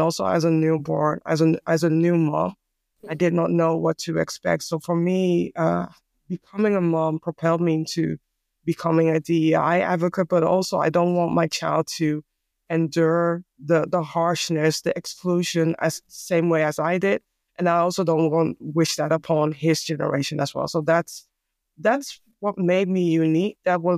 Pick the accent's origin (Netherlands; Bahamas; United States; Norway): Netherlands; Amsterdam, North Holland; born or raised there; English is a second language